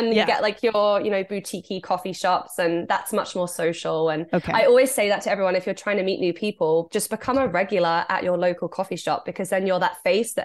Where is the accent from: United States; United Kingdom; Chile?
United Kingdom; England; now in Canada; I'm from England, so I'm not used to much snow at all.